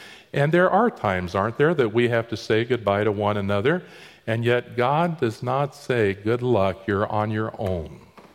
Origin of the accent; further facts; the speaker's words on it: Daytona Beach, Florida, United States; I grew up in Daytona Beach, 60 miles from Titusville.